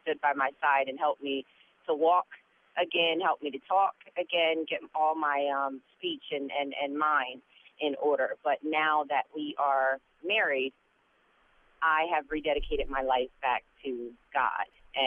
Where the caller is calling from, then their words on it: Cherry Hill, New Jersey, United States; I'm actually calling from Cherry Hill.